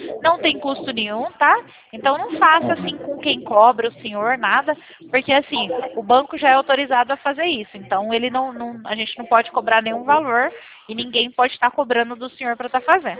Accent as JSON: {"language": "Portuguese", "town": "Campinas", "region": "São Paulo", "country": "Brazil", "said": "a gente é da região de Campinas, aqui de São Paulo, tá?"}